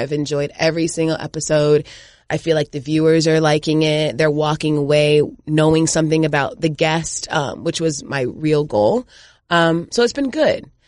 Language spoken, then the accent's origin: English; Gwinnett, Georgia, United States; Yes, I'm from Gwinnett. I'm not from the city of Atlanta. 20 minutes out.